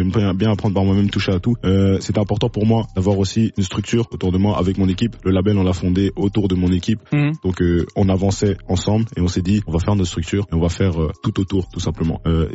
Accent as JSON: {"language": "French", "region": "Kinshasa", "country": "DR Congo", "tie": "born or raised there", "moved": "as an adult", "lives_now": "Brussels, Belgium", "said": "J'ai grandi à Kinshasa. Yes. J'ai grandi à Kinshasa. Je suis arrivé ici à mes 18 ans de base pour les études."}